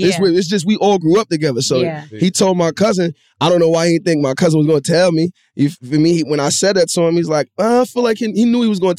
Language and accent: English; Harlem, New York, United States; because I'm from Harlem and my ego and shit like